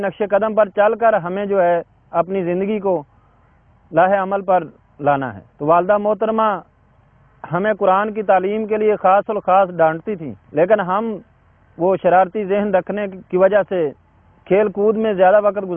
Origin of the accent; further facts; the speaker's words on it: Arifwala, Punjab, Pakistan; چک number 163 E B, محمد نگر, ضلع پاک پتن شریف, تحصیل عارف والا. میرا ایک متوسط گھرانے میں پیدائش ہوئی